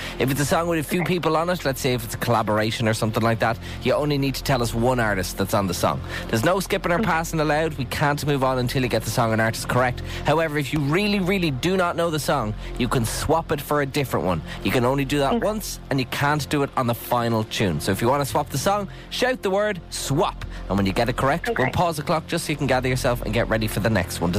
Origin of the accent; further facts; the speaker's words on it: Drogheda, Leinster, Ireland; I'm also from Drogheda